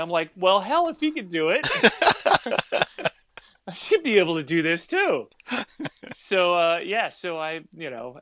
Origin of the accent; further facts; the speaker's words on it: Los Angeles, California, United States; All of the parts were being cast from LA. So it was like, God damn it, I got to go to LA to work in my hometown?